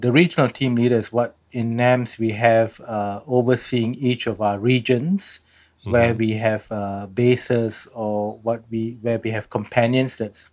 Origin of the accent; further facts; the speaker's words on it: Singapore; Well, I'm a Singaporean, and I'm actually speaking to you from Singapore.